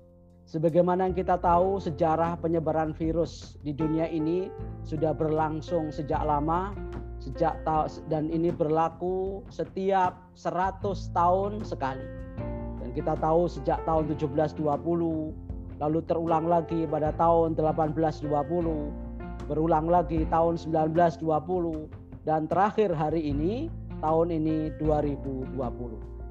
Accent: Pasuruan, East Java, Indonesia; born there; lahir di Kota Pasuruan, Jawa Timur, tahun 64, ya. Dan pernah belajar di pesantren Tebu Ireng sejak tahun 77 sampai tahun 84-85.

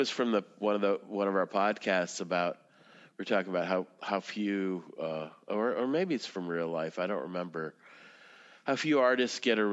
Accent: Russia; I was raised, you know, I'm from Russia, where people would argue around the table

